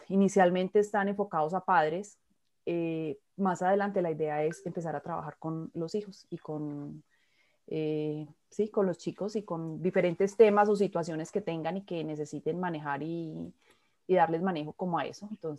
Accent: Colombia; born there; Yo nací en Colombia y vivo actualmente en Colombia.

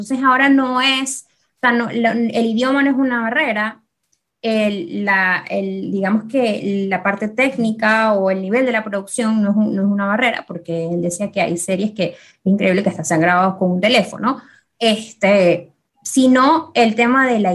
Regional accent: Venezuela; nosotros crecimos en Latinoamérica y en Venezuela específicamente, muy influenciados por la televisión anglosajona

